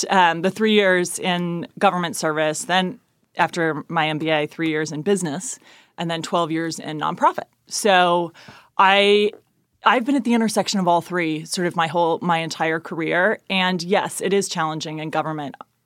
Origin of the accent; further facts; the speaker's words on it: Cincinnati, Ohio, United States; So I'm a mom who lives in Clifton, born and raised here in Cincinnati. I grew up in Pleasant Ridge and went to Nativity for grade school and Ursuline for high school.